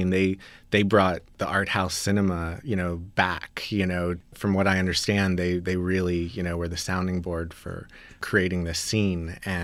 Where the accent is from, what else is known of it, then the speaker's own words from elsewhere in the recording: Austin, Texas, United States; Well, I grew up in Austin, Texas, and 3.5 years ago, I was looking for something cool to do for my girlfriend at the time.